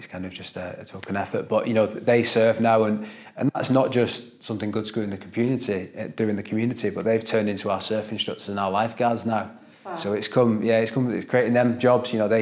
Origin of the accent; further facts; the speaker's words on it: Wigan, North West England, United Kingdom; No, I grew up in Wigan, and like probably most lads, I played rugby league.